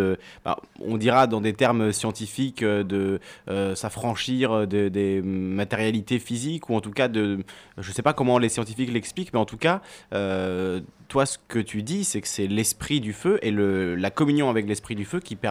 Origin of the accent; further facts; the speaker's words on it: Corsica, France; Moi-même, je suis corse, et en Corse, pour la Saint-Jean, on dresse